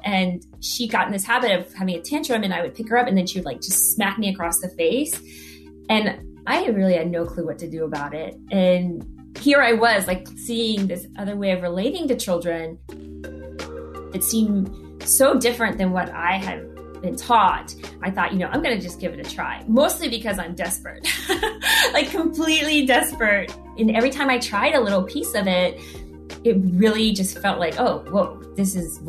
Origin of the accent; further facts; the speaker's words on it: Virginia, United States; that I had never seen before in San Francisco or in my growing up in Virginia.